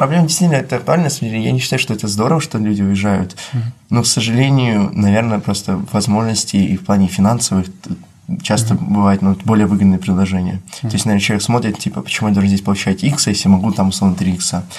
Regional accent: Ukraine; moved away; я вот сам из Украины и приехал вот сюда учиться.

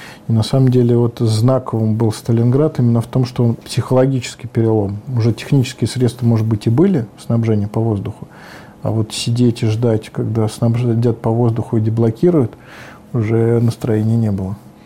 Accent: Tashkent, Uzbekistan; Вот в моем родном городе, да, Ташкент.

